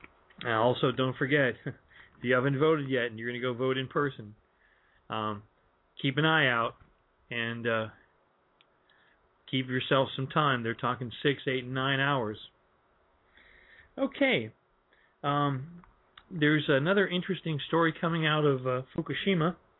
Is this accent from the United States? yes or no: yes; Northeast, United States; I come from union roots that go back a long ways. I hail from the Northeast.